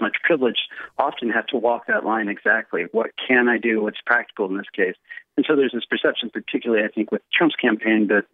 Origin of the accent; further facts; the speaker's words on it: United States; Can I express my experience as an American, as a Muslim, in this context safely?